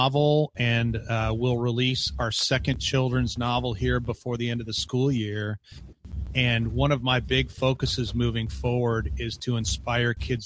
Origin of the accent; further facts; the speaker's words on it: Chicago, Illinois, United States; I grew up in the Chicago area.